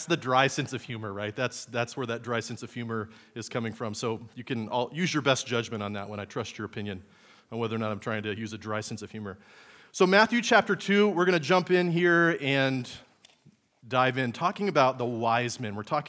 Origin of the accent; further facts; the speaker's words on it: England, United Kingdom; my sense of humor has been shaped by the fact that I grew up in England. I lived overseas.